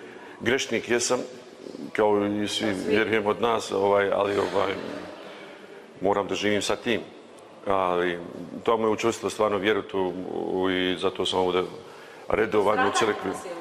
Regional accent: Sarajevo, Federation of Bosnia and Herzegovina, Bosnia & Herzegovina; moved away as an adult; now in Germany; 56 godina, dolazim iz Sarajeva.

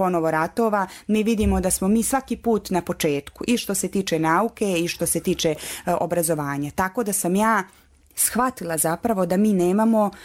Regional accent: Central Bosnia Canton, Bosnia & Herzegovina; porijeklom sam iz Srednje Bosne. Dakle, ja sam ta bila koja se premjestila iz jednog obrazovnog sistema u drugi obrazovni sistem. Ja sam ta koja je iz jednog akcenatskog sistema, iz jednog dijalekatskog

